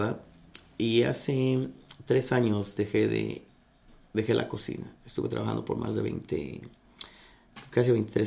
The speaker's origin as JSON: {"language": "Spanish", "region": "Mexico City", "country": "Mexico", "lives_now": "Kingston", "said": "soy de la Ciudad de México. Vine aquí desde hace cerca de 27 años. Vivo en... los últimos 25 los he pasado en Kingston."}